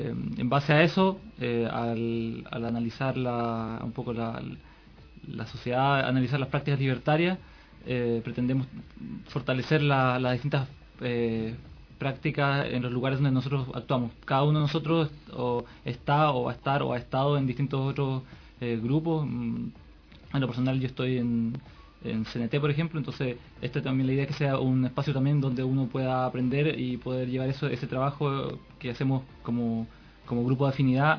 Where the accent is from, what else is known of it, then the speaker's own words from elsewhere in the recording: Chile; habemos dentro de este grupo dos personas que somos de Chile.